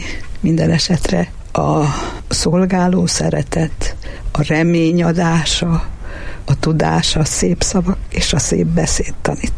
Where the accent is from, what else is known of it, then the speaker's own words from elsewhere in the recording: Miskolc, Borsod-Abaúj-Zemplén, Hungary; also born or lived in Budapest; mert én Miskolcon születtem, a szülővárosom, ezen túl pedig bár éltem 20 évig a fővárosban, és hazajöttem.